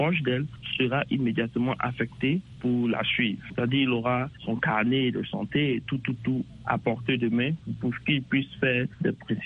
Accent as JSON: {"language": "French", "country": "Côte d’Ivoire"}